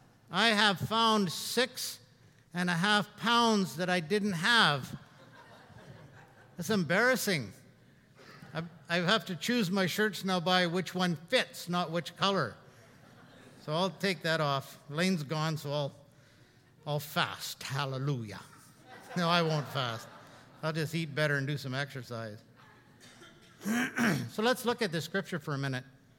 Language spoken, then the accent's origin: English; Canada; And we said, we're from Canada. The accent, eh? Canada, eh?